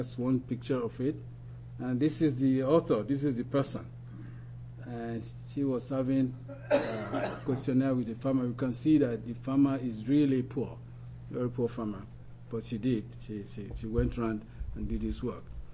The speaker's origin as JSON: {"language": "English", "country": "Nigeria", "said": "I'm actually from Nigeria."}